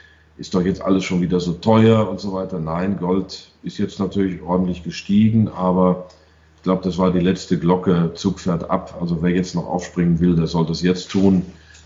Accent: United States; Ich war 10 Jahre dort. Ich bin Amerikaner.

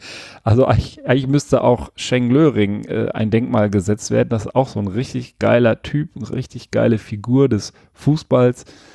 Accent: Berlin, Germany; born there; moved away; denn ich bin ja auch in Berlin geboren, nicht in Zehlendorf, aber in Charlottenburg und bin auch 78, zumindest aus Berlin weg.

